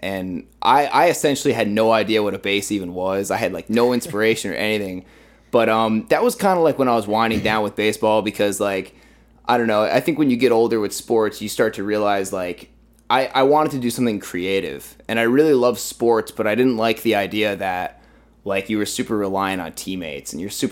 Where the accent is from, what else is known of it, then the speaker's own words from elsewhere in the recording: Albany, New York, United States; I'm from Albany, New York, man. Born and raised, capital of New York State.